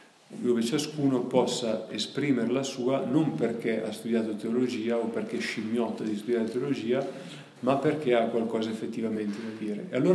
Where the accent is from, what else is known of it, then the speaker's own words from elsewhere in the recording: Legnano, Lombardy, Italy; io sono di Legnano